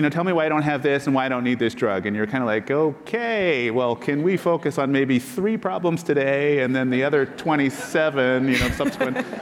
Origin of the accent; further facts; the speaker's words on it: Canada; I mean, I grew up in Canada.